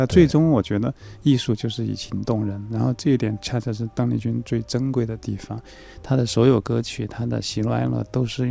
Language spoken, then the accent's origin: Chinese; China; 但我想我是中国人呢，我得带去我的母语啊